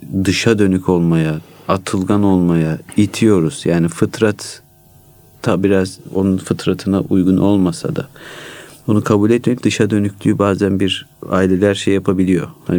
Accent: Elazığ, Turkey; Ne zaman gitsek, mesela Elazığ'a gitsek, biz Elazığlıyız.

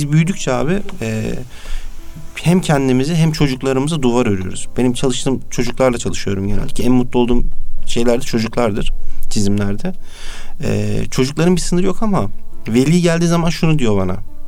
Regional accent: Istanbul, Turkey; Ben orada doğdum büyüdüm. Sabah okula giderken işte bardak şıngırtılarıyla giderdim.

